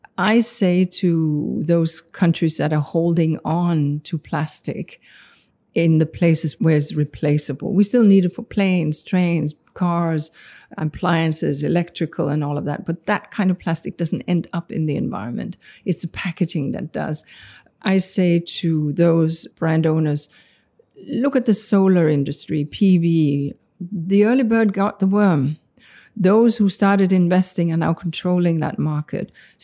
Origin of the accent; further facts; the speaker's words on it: Denmark; So I grew up in Denmark.